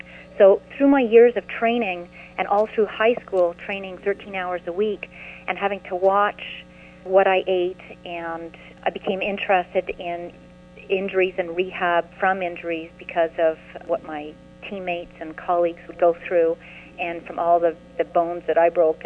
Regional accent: Montreal, Quebec, Canada; I'm from Montreal

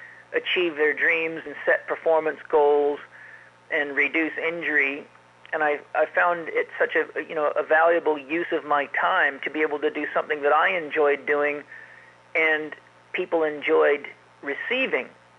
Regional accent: Idaho, United States; also born or lived in Los Angeles / Cottage Grove, Oregon; Originally, I was born in Los Angeles at an early age. My father died when I was quite young, but my mother met another man, and we moved to Idaho, where we had a pig farm for several years.

